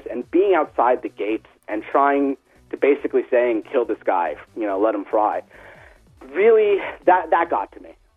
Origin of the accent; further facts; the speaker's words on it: Los Angeles, California, United States; I grew up in Los Angeles